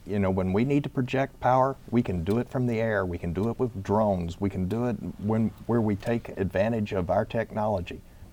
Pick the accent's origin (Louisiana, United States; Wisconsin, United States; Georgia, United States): Louisiana, United States; I mean, I'm originally from Louisiana. I have cousins down there that live there, work there, and they're in a terrible bind.